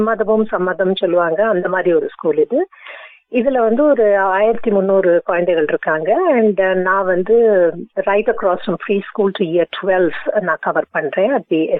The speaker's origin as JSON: {"language": "Tamil", "region": "Delhi", "country": "India", "tie": "born or raised there", "also_born_or_lived": "Chennai", "said": "இந்தியால பிறந்தேன், சென்னையில. இன்ஃபேக்ட் சென்னையில பிறந்தேன். அப்போ அந்த காலத்துல மெட்ராஸ் சொல்லுவாங்க, இப்போ சென்னைன்னு மாறிட்டு. அங்க பிறந்தேன். வளர்ந்தது எல்லாம் வந்து டெல்லியில. ஸோ டெல்லியில தான் படிப்பு, ஸ்கூல் காலேஜ் எல்லாம் முடிச்சு அப்புறம் அங்கேருந்து கல்யாணம் ஆயிட்டு 1990ல நாங்கள் வந்து ஆஸ்திரேலியாவுக்கு"}